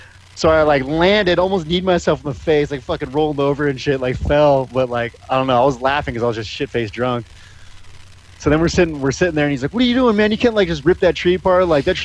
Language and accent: English; Canoga Park, California, United States; now in Simi Valley, United States; No, I was born in Lancaster, and then I grew up in Canoga Park in the Valley. I moved to Simi Valley. I'm here in Simi Valley now, but I moved out here in 94 after the earthquake.